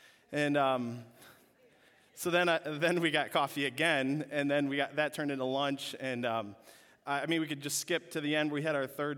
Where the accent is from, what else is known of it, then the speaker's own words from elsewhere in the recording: Michigan, United States; also born or lived in Little Rock, United States; my wife and I, we moved back to Michigan. We both grew up here, but we moved back in September from Little Rock, Arkansas